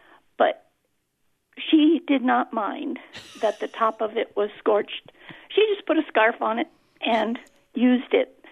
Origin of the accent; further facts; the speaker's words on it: Community of Madrid, Spain; Outside of Madrid.